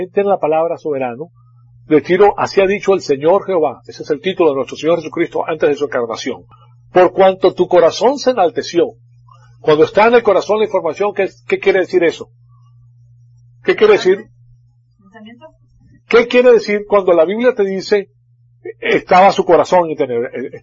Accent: Venezuela; moved away; yo cuando vine de Sudamérica, cuando vengo de Venezuela, como venía de familias muy pudientes

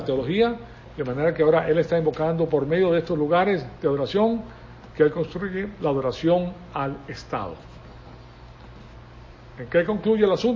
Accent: Venezuela; moved away; ustedes saben que yo me crié en Venezuela, hasta el año 62.

